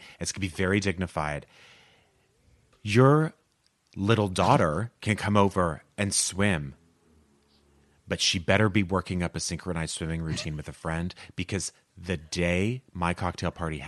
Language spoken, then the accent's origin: English; Canada; moved away as an adult; now in Madrid, Spain; I am a Canadian expat living and working in Madrid for the last 8 years.